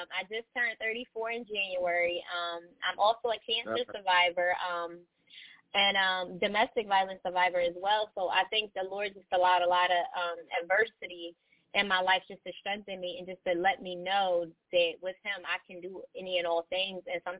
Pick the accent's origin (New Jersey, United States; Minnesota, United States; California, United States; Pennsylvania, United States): Pennsylvania, United States; Philadelphia; I'm from Philly, Philadelphia, Pennsylvania. Mm-hmm. lived in Philly my whole entire life.